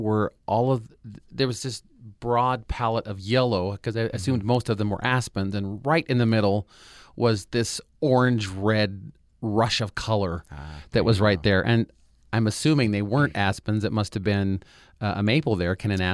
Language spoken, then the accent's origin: English; Minden, United States; I grew up in Minden, so I always called them the Minden Mountains